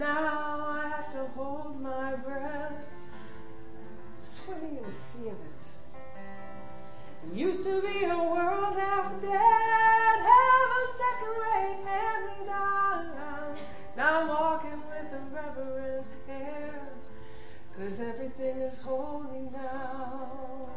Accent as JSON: {"language": "English", "region": "Wisconsin", "country": "United States", "tie": "born or raised there", "said": "I grew up in Wisconsin."}